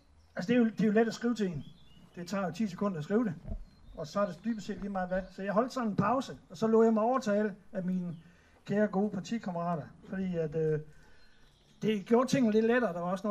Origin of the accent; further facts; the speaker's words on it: Horsens, Central Denmark Region, Denmark; now in Fredericia, Denmark; Jeg er ny i Fredericia. Jeg har boet her i cirka 3,5 år. Jeg kommer fra Horsens.